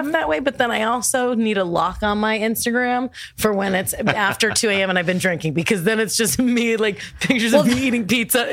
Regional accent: Los Angeles, California, United States; Well, LA/Orange County, East LA, and then moved back and forth when my parents were divorced.

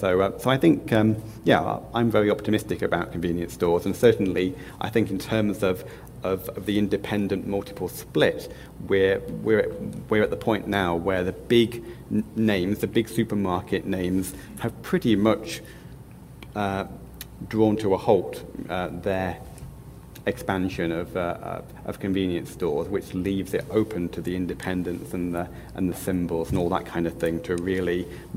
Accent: Newcastle, North East England, United Kingdom; I'm from Newcastle

